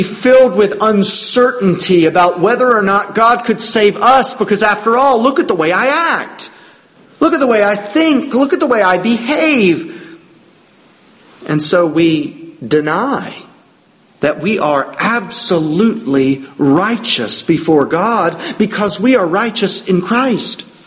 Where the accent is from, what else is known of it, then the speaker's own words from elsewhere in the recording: Georgia, United States; and remember that I'm from Georgia